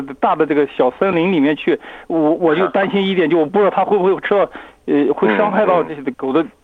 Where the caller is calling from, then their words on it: Melbourne, Victoria, Australia; 因为这个我是墨尔本的